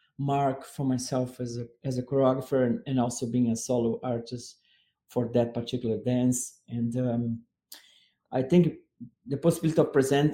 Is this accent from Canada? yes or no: yes; Canada; And I can say proudly that I'm a Canadian